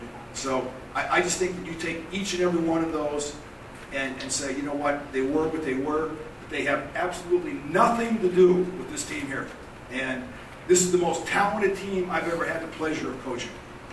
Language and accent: English; Pennsylvania, United States; born there; now in Arizona, United States; I was born in Western Pennsylvania, outside of Pittsburgh. Went to school at Ohio State. Played Chicago Bears. Now I live in Arizona, coached with the Arizona Rattlers.